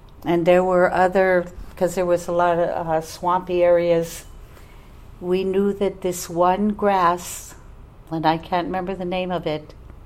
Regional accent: Bethel, Alaska, United States; born or raised there

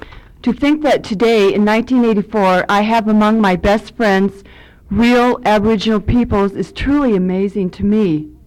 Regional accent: Michigan, United States; As an American white woman born and raised outside of Alaska and in a middle-class Republican Anglo-Saxon Christian family and community in rural Michigan

